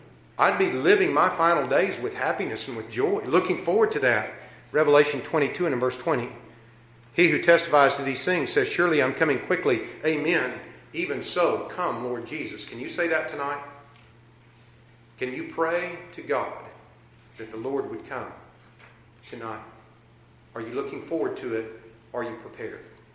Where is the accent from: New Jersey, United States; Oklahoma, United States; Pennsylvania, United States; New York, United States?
Oklahoma, United States; the little country town that I grew up in there in Oklahoma.